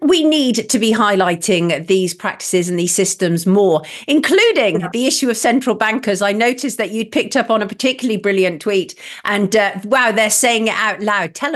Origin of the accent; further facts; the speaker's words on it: United Kingdom; Is there anything that we as the British taxpayers can actually do to rail against this other than petitioning them?